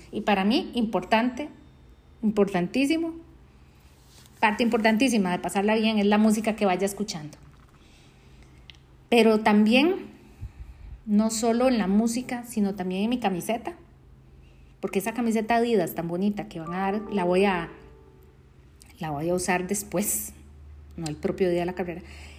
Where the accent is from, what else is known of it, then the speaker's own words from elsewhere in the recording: Costa Rica; a uno como costarricense le hubiera gustado que así no hubiera sido la historia